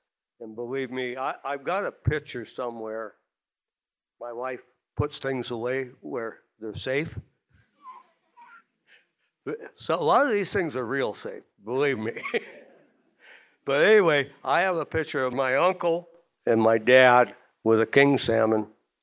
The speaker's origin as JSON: {"language": "English", "town": "Seldovia", "region": "Alaska", "country": "United States", "tie": "born there", "said": "I was born in the Harrington cabin, which is now up at the museum. My grandkids say that I'm ancient because I was born in a museum. My mother didn't get to Seldovia to the hospital."}